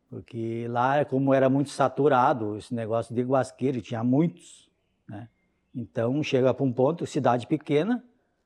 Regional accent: São Luís Gonzaga, Rio Grande do Sul, Brazil; moved away; eu sou da região das Missões, né? Eu sou natural de São Luís Gonzaga, aonde tem uma região bastante avançada, assim. Hoje nem tanto, mas há 20 e poucos anos atrás, quando eu saí de lá

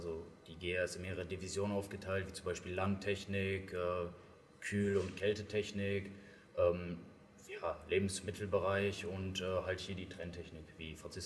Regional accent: Oelde, North Rhine-Westphalia, Germany; ich komme hier persönlich aus Oelde

